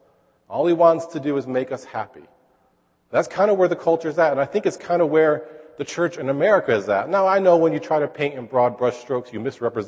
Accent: New York, United States; No, I grew up in New York, and where I come from, most people are Giants and Yankees fans.

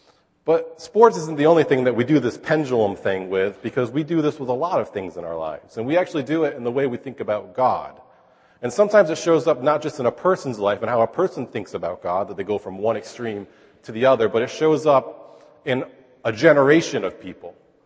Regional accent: New York, United States; No, I grew up in New York, and where I come from, most people are Giants and Yankees fans.

